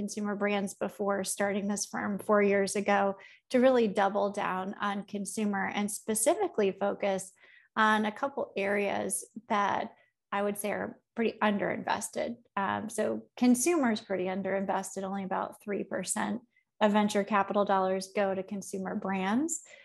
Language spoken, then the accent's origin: English; Cincinnati, Ohio, United States; always from my hometown of Cincinnati, Ohio, which many VCs find hard to believe, but is true.